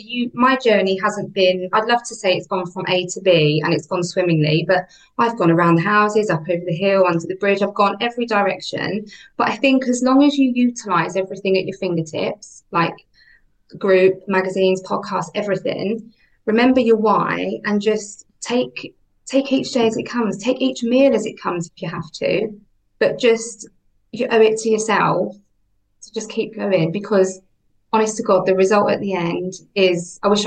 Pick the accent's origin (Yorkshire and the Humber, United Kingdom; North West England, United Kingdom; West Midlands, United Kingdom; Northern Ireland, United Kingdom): West Midlands, United Kingdom; Hereford; from Hereford. I am no different from anyone else that walks into a group on whatever day.